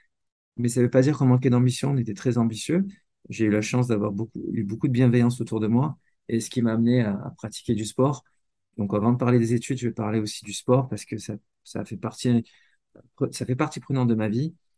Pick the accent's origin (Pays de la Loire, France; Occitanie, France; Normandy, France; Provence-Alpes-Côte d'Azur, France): Provence-Alpes-Côte d'Azur, France; Marseille; j'ai grandi à Marseille, dans un quartier qui s'appelait Est Marseille ou Benza.